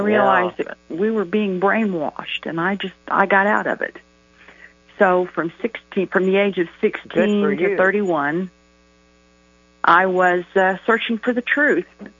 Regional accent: Carlsbad, New Mexico, United States; born there; Well, I was born in July of 1951 in Carlsbad, New Mexico.

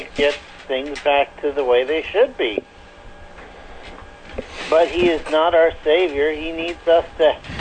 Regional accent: Orange, California, United States; from Orange, California.

